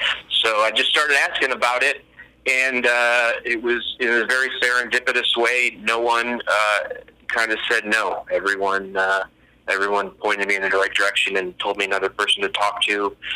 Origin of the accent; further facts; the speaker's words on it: Utica, New York, United States; now in Los Angeles, United States; I've been in LA, yeah, almost 15 years now. I grew up in Utica.